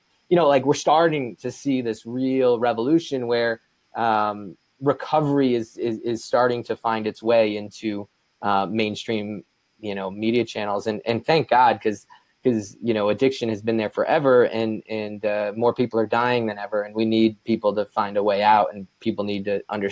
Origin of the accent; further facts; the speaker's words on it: East Coast, United States; coming from the East Coast, I grew up in the East Coast